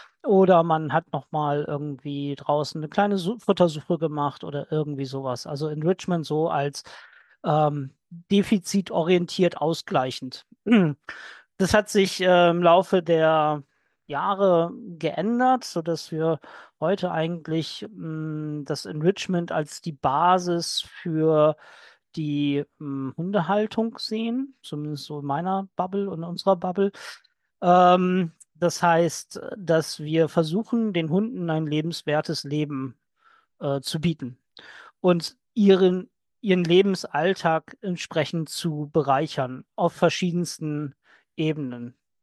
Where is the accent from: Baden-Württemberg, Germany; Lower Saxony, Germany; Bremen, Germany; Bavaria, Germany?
Lower Saxony, Germany; Ich komme aus der Nähe von Lüneburg